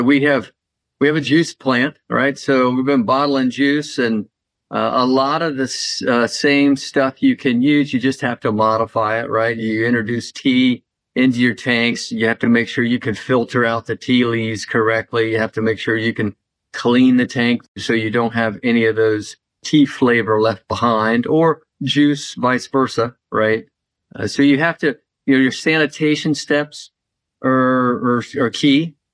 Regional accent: the South, United States; I grew up in the South, so I drink tea all the time.

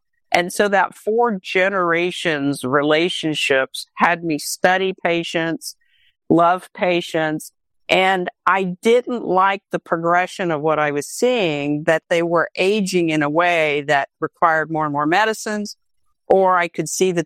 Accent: Tulsa, Oklahoma, United States; I'm in Oklahoma. I grew up in Tulsa, Oklahoma. Came back because my parents were a little older.

